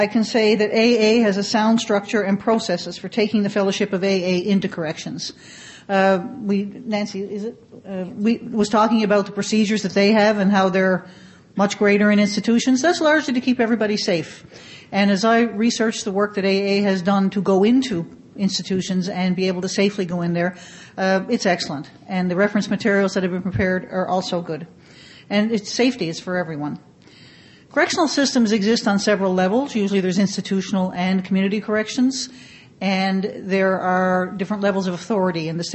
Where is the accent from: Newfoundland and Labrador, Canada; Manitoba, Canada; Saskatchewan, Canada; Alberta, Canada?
Newfoundland and Labrador, Canada; now in Nova Scotia, Canada; And I'm originally from Eastern Canada, and when I retired last year, moved back sort of home. I'm in Nova Scotia now, which is still attached to Canada. I'm from the island of Newfoundland and Labrador.